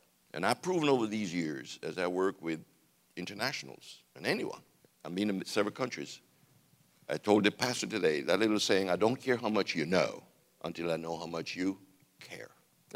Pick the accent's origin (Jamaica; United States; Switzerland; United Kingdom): Jamaica; I remember growing up in Jamaica, in the church we grew up in, I was so blessed.